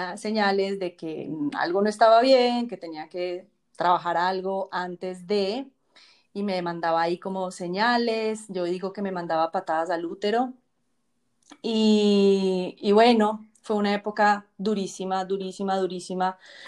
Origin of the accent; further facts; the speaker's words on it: Cali, Valle del Cauca, Colombia; moved away; lo trasladaron a Cali, o sea, a mi ciudad natal, a mi país. Después de 20 años de haber vivido por allá